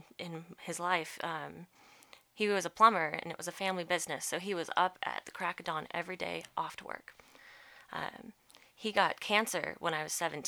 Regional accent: Brighton, Colorado, United States; I was born and grew up in Brighton.

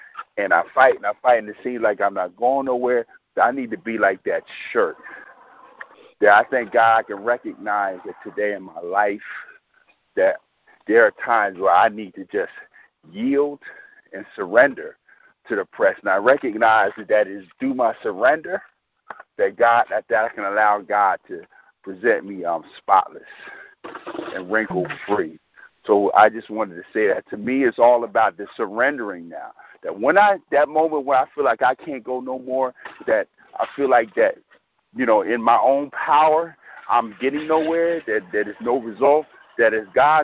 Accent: Brooklyn, New York, United States; I'm a fighter. I'm from Brooklyn. We born fighters.

